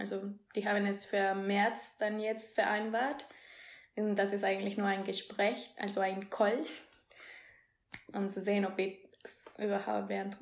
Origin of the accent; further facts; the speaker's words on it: Peru; now in Berlin, Germany; ich komme aus Peru, ich bin 25 Jahre alt und ich habe BWL studiert und bin seit 2015 hier in Berlin.